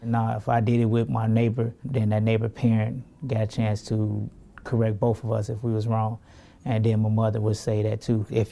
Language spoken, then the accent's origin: English; Gary, Indiana, United States; I was born and raised in Gary, Indiana. I grew up on the west side of town on Clinton Street.